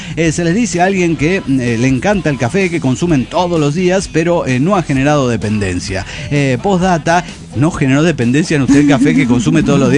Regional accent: Cochabamba, Bolivia; de Cochabamba, Bolivia.

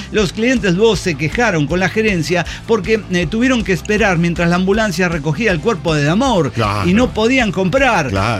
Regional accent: El Salvador; Mire, y como buen salvadoreño, ¿sabe qué? Le hago la revolución.

